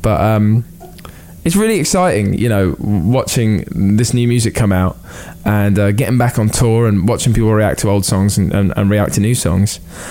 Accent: United Kingdom; And I think as a British person, you come to America and you want a bit of that.

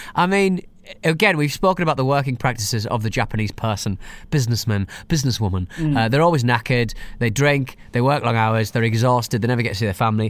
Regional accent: United Kingdom; I always travel with a couple of suits because I'm British

